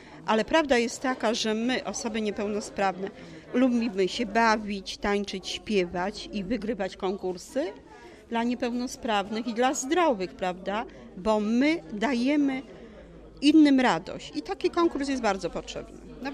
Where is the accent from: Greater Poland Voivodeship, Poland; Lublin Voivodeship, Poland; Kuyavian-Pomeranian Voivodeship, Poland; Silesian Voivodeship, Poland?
Silesian Voivodeship, Poland; Będzin; now in Sosnowiec, Poland; rodowitą będzinianką, zagłębianką. Obecnie mieszkam w Sosnowcu.